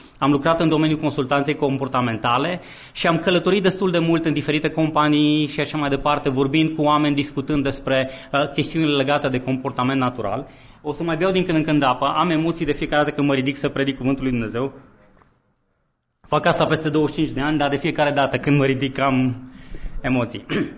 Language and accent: Romanian; Hațeg, Hunedoara County, Romania; moved away as an adult; also born or lived in Craiova; În 91, deși sunt din Hațeg deloc, am plecat la facultate în Craiova. Niciun ardelean sănătos la minte nu trece munții